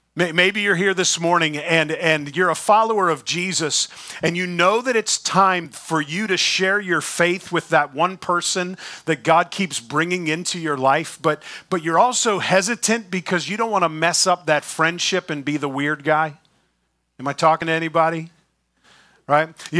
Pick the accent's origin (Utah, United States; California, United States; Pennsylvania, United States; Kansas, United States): Pennsylvania, United States; Beaver Falls; also born or lived in Pittsburgh; See, Erica and I, born right here in Pittsburgh. I was raised in the Beaver Falls, Erica, east of the city.